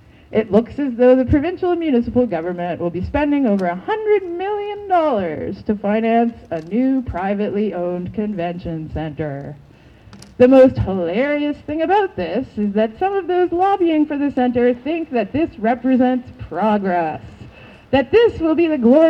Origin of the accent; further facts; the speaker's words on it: Cape Breton, Nova Scotia, Canada; I mean, look, like, I grew up in Cape Breton, right?